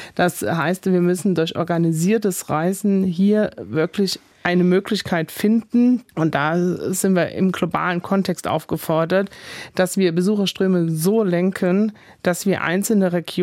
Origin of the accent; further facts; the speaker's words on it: East Germany, Germany; Ich bin selber Ostdeutsche, ich kenne in Sachsen, in Thüringen, überall im Osten nur ganz viele tolle, nette Menschen